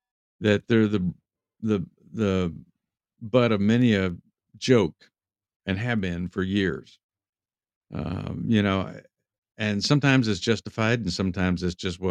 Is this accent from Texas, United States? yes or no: yes; Texas, United States; now in Georgia, United States; Of course, I grew up in Texas, and we had neighborhoods. We didn't have subdivisions like we have here in Georgia today.